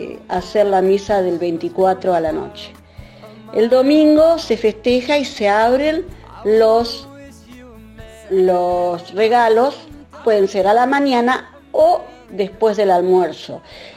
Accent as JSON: {"language": "Spanish", "town": "Concordia", "region": "Entre Ríos", "country": "Argentina", "tie": "born or raised there", "moved": "yes", "lives_now": "Dublin, Ireland", "said": "Soy oriunda de Concordia, como bien lo sabes, pero tu audiencia no. Vivo en Dublín hace más de 6 años, muy prontito será mi séptimo año de residiendo y trabajando aquí en esta hermosa, hermosa ciudad"}